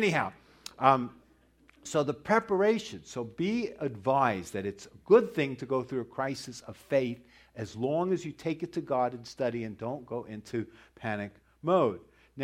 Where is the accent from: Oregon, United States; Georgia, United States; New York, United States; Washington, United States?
New York, United States; I grew up in the second holy city of Judaism, I grew up in New York, where you can get real knishes